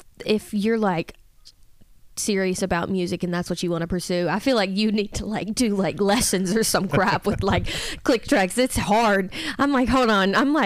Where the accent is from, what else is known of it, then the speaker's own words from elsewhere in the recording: Georgia, United States; I am from Harrelson County, Georgia. It's a very, very small county.